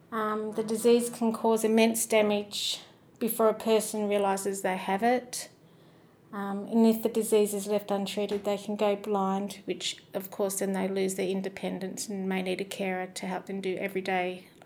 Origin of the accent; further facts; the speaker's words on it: Tasmania, Australia; now in Perth, Australia; I'm from Tasmania, so I'm Palawa. I'm not actually Noongar. I'm married to a Noongar man and moved to Perth in 2000.